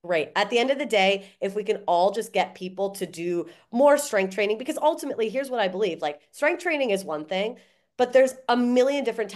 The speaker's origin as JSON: {"language": "English", "town": "Toronto", "region": "Ontario", "country": "Canada", "lives_now": "Jersey City, United States", "said": "I'm originally from Toronto"}